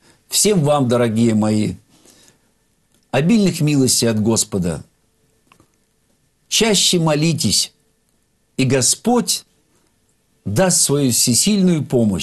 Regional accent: Irkutsk, Irkutsk Oblast, Russia; сам я из Иркутска

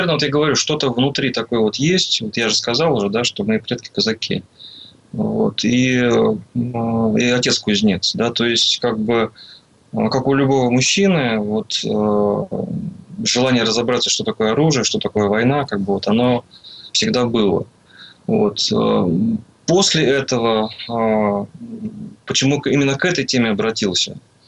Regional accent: Chelyabinsk, Chelyabinsk Oblast, Russia; вся моя молодость прошла в Челябинске, то есть до армии я там жил. Я закончил в Челябинске художественную школу, художественное училище. Вот. И мои как бы предки уральские казаки.

